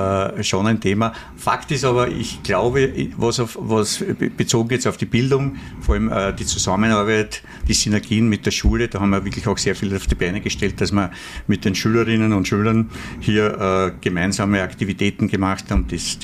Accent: Vienna, Austria; born there; ich bin zwar in Wien geboren, aber mütterlicherseits habe ich Wurzeln im Weinviertel, also Niederösterreich, und väterlicherseits im Südburgenland, im Burgenland.

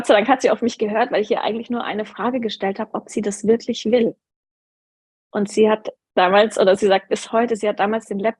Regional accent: Würzburg, Bavaria, Germany; now in Munich, Germany; habe eigentlich in Würzburg meine Heimat, bin dann irgendwann nach München

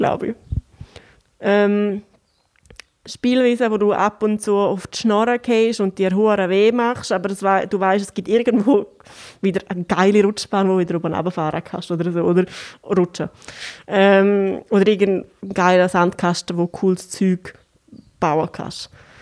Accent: Graubünden, Switzerland; Und als Bündnerin wirst du recht, ja.

